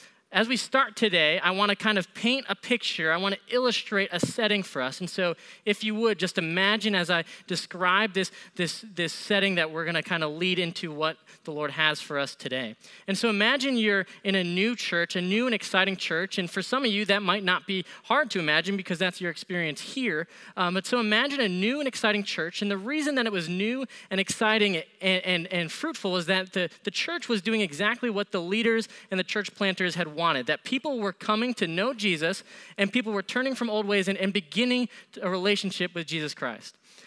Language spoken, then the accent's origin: English; Springville, United States; is I'm originally from Springville. I grew up in the Springville area, and so I feel like there's a connection and a bond between towns like Springville and Eden